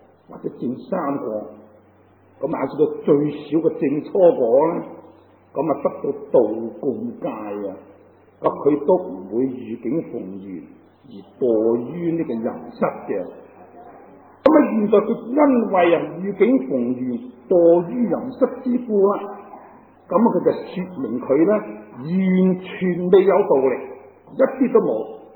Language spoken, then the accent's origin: Cantonese; China; 完全，照我哋中国人嘅文字嚟解释呢个人王传啊